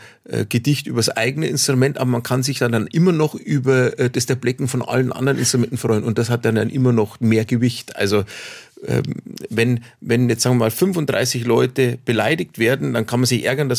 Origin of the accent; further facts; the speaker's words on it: Bavaria, Germany; Ich bin in Bayern auf dem Land aufgewachsen, aber wir haben oft die Verwandtschaft besucht.